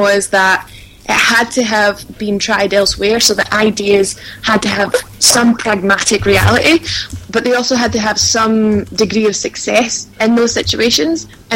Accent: Coatbridge, Scotland, United Kingdom; moved away as an adult; also born or lived in France; So I'm from Coatbridge originally, but I moved away from Scotland about 7 years ago now.

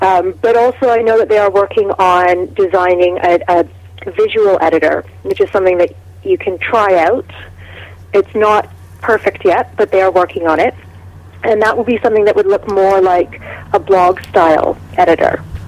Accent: Canada; now in Edinburgh, United Kingdom; I'm Canadian. So I came to Edinburgh to do a PhD at the University of Edinburgh in English literature.

